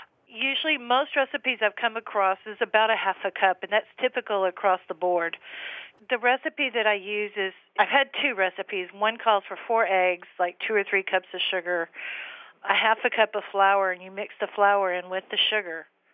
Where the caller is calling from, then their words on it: San Antonio, Texas, United States; San Antonio, Texas area.